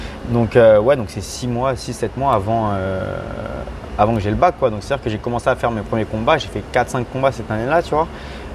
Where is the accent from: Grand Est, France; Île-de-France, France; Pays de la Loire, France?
Île-de-France, France; Savigny-le-Temple; je viens de Savigny-le-Temple. Enfin, je boxais à Savigny-le-Temple.